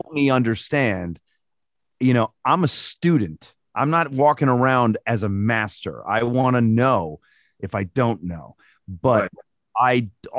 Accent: United States; I think that as an American, if you don't want to get the vaccine, don't get the vaccine.

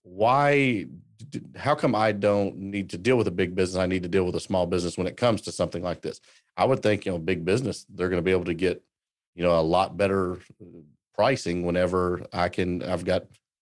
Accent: Kentucky, United States; I'm originally from Central Kentucky, so this is in my backyard.

